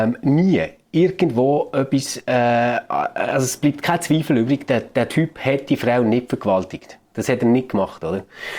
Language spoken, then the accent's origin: German; Switzerland; oder bei uns in der Schweiz.